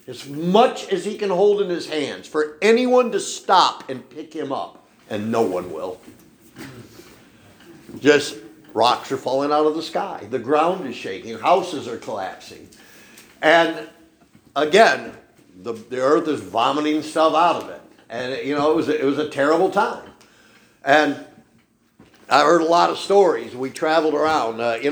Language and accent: English; New York, United States; And I grew up in New York.